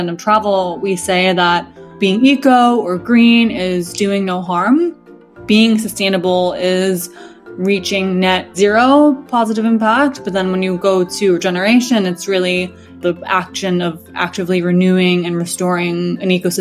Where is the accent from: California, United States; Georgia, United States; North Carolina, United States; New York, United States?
New York, United States; also born or lived in Hong Kong; My parents are both from Hong Kong, but I was born in New York. So I spent much of my childhood going between New York and Hong Kong.